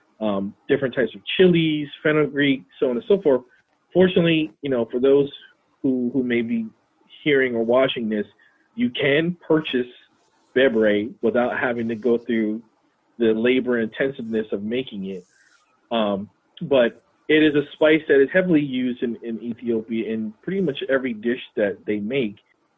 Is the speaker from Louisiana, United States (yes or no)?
no; New Jersey, United States; growing up in the North, but my grandmother cooked okra a lot in our home in New Jersey.